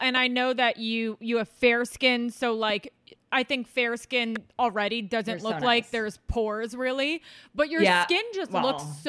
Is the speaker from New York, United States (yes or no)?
yes; New York, United States; now in Los Angeles, United States; No one knows what this shit is where I'm from. I mean, I'm from New York, but it's just so LA tech neck.